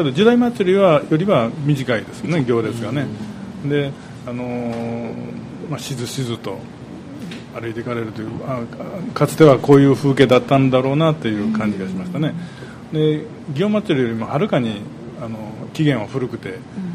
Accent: Kyoto, Japan; 生まれてからずっと京都やのに、

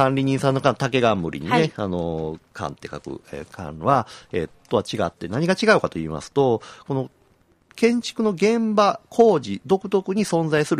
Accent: Kyoto, Japan; 僕の地元西陣からいうとこ、船岡山っていうのもね

